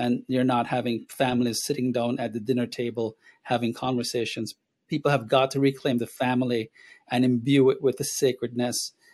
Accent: Jamaica; I'm 57, so I can't compare the generation today. But I know that when I was growing up in Jamaica

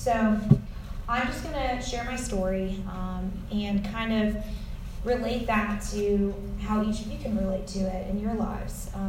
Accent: Atlanta, Georgia, United States; So I am from Atlanta, Georgia. I went to Wesleyan High School. So I went to a small private Christian school in Norcross, Georgia.

